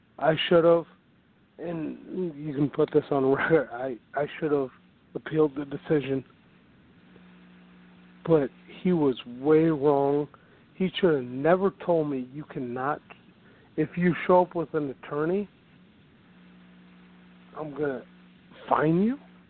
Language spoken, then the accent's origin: English; Milwaukee, Wisconsin, United States; I come from Milwaukee.